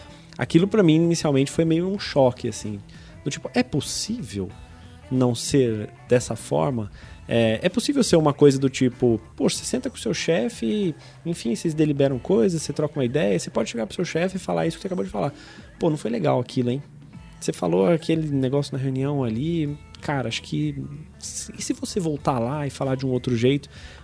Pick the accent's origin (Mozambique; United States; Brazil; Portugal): Brazil; São Lourenço, Minas Gerais; Eu sou do interior de Minas Gerais, de uma cidade de São Lourenço, cidade das águas minerais de São Lourenço. Tomem água de São Lourenço, é muito pouco. E a minha cidade é uma cidade pequena, de 40 mil habitantes.